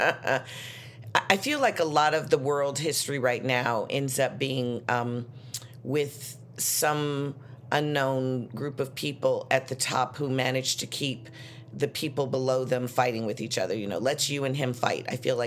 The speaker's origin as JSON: {"language": "English", "town": "Chicago", "region": "Illinois", "country": "United States", "tie": "born or raised there"}